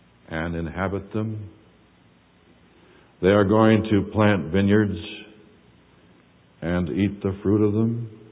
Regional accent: California, United States; I'm from California. I don't know that.

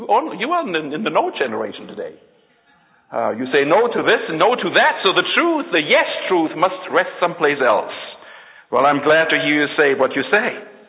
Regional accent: Germany; You see, I grew up in Nazi Germany. I do have that background. But I grew up in a non-conforming Seventh-day Adventist home.

